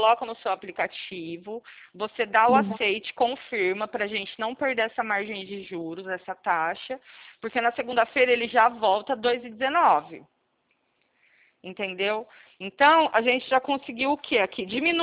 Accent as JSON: {"language": "Portuguese", "town": "Presidente Prudente", "region": "São Paulo", "country": "Brazil", "said": "eu sou de Presidente Prudente"}